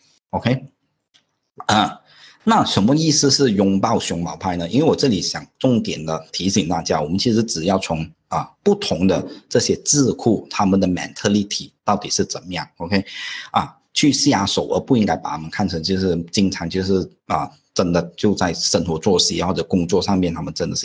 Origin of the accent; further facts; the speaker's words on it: Malaysia; 那我们是马来西亚人嘛 ,OK, 我们就马来西亚的华裔